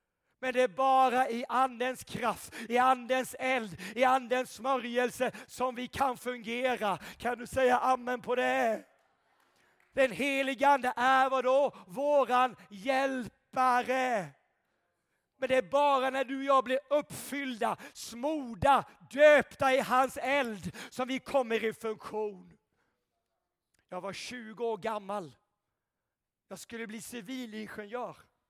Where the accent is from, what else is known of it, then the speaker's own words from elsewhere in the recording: Småland, Sweden; Jag var en svensk från Småland. Mamma och pappa kom från bondesamhällen, Rudu och Femtinge.